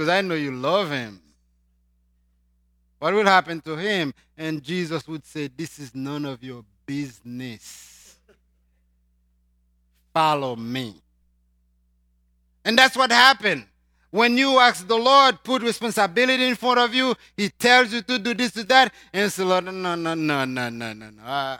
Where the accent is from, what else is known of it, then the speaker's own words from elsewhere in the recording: Haiti; accent: Haitian; English is a second language; And my heavy accent, my Haitian look, my everything, my age, my non-experience. I had nothing to prove because I lived in Haiti for a long time.